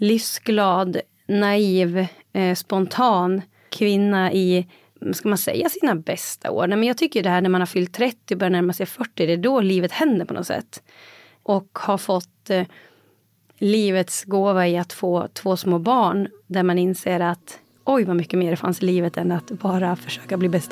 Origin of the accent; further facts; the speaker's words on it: Dalarna County, Sweden; Jag kommer ju från Dalarna som en väldigt, väldigt stark region.